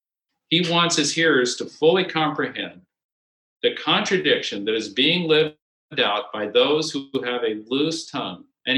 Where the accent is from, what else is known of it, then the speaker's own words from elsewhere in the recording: Connecticut, United States; We had them all the time when I was growing up in Connecticut.